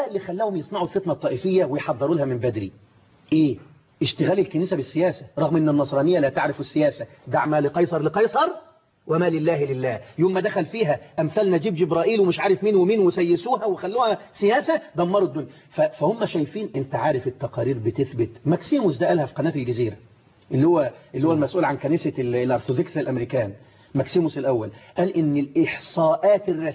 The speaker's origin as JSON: {"language": "Arabic", "country": "Egypt"}